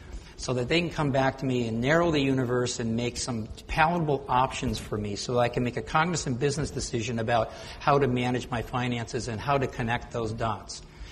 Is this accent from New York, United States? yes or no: yes; Rochester, New York, United States; also born or lived in Finland; I was actually born in Finland, but I grew up in Rochester